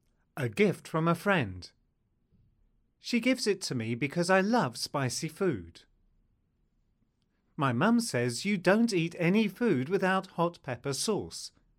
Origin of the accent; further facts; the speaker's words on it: Michigan, United States; I am 24 years old. I am from Michigan.